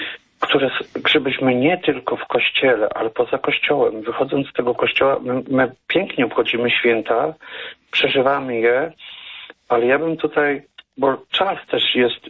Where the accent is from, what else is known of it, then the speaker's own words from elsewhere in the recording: Subcarpathian Voivodeship, Poland; ja pochodzę z Podkarpacia, z Bieszczad.